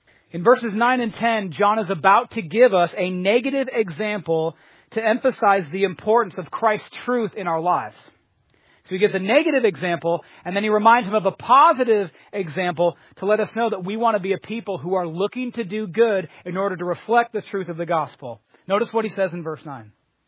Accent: Boston, Massachusetts, United States; accent: Boston; I felt like I started reading it in my northeastern Boston accent.

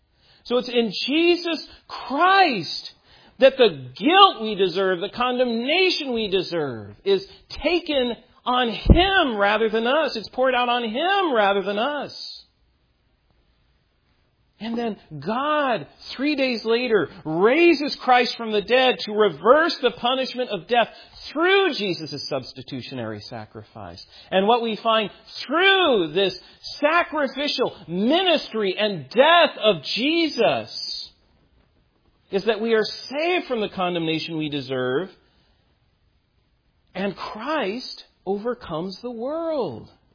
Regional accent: United States; Now, I, as an American, will pledge allegiance to the flag and to my country.

